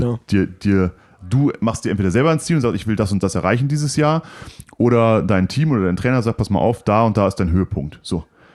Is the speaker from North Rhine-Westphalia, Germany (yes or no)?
yes; Cologne, North Rhine-Westphalia, Germany; als Kölner nach Bad Reichenhall zu gehen, 700 Kilometer